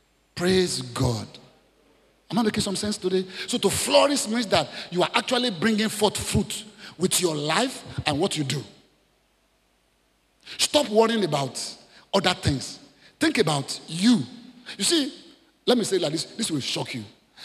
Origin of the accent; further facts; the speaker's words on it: Nigeria; I'm a Nigerian too.